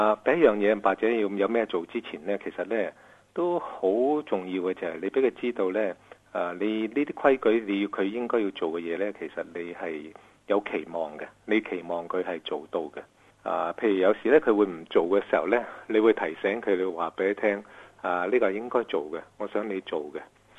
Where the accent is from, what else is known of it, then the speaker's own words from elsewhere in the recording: China; 因为我哋中国人呢好驚赞埋啲細路嘅